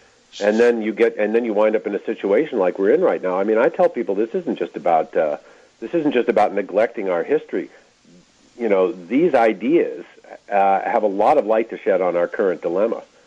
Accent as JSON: {"language": "English", "town": "Washington", "region": "District of Columbia", "country": "United States", "tie": "born or raised there", "said": "I grew up in Washington, D.C. My father was a lawyer."}